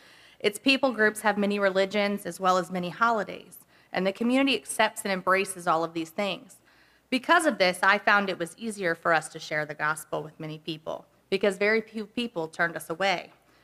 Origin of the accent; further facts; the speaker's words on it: England, United Kingdom; So I just embraced being English and being myself, and I spoke to them in English